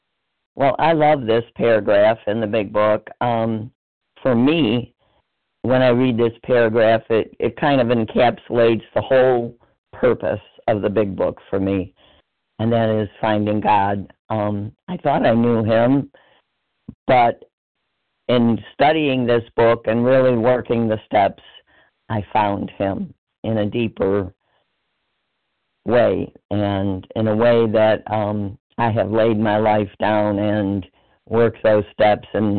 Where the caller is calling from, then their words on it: Illinois, United States; I'm so sorry. I'm from Illinois.